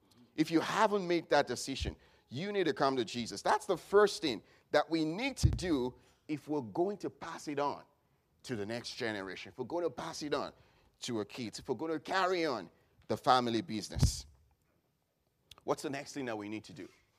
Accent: Nigeria; growing up in Nigeria, where we have fair population of Muslims

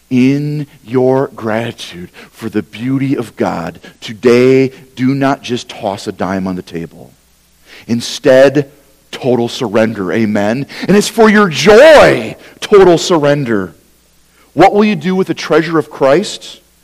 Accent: Wisconsin, United States; Because they had to find the butter, because I'm from Wisconsin, they didn't really have butter, they had margarine

